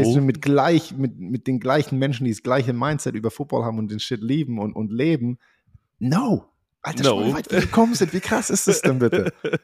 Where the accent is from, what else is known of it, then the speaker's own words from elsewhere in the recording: Germany; als deutscher Mann, dass ich in meinem Heimatland